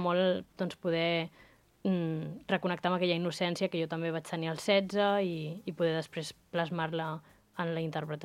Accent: Sant Sadurní d'Anoia, Catalonia, Spain; jo sóc de Sant Sadurní d'Anoia

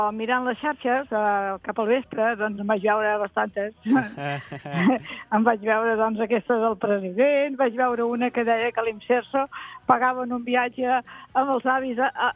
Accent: Sant Pere de Riudebitlles, Catalonia, Spain; No, sóc de Sant Pere Molanta.

